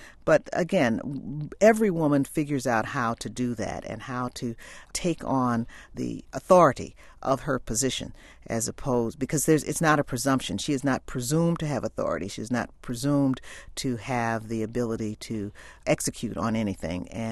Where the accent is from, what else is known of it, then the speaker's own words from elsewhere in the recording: Illinois, United States; because I was considered to be someone from the left and I was from Illinois